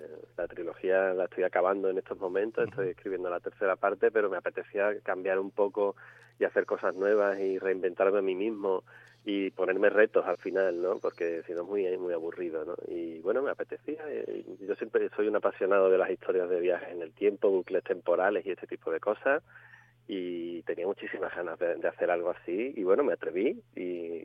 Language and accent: Spanish; Écija, Andalusia, Spain; Yo soy profeta en mi tierra, lo puedo presumir de ello, y la gente de Écija siempre me trata con muchísimo cariño